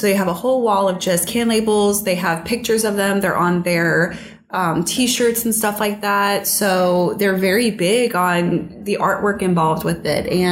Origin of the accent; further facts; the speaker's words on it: Virginia, United States; Well, I'm not used to it. I'm from Virginia.